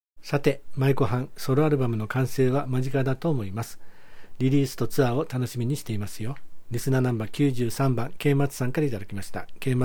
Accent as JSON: {"language": "Japanese", "region": "Kyushu", "country": "Japan", "said": "私は九州人なのでこちらでなかなか食べられないのですが"}